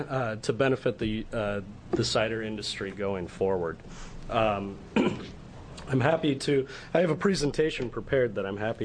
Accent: Iowa, United States; I'm from Iowa originally. I think that this is really important for encouraging small farms.

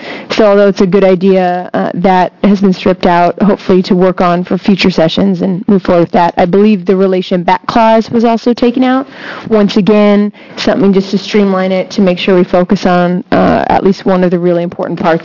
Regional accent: Eugene, Oregon, United States; I'm an attorney from Eugene, Oregon.

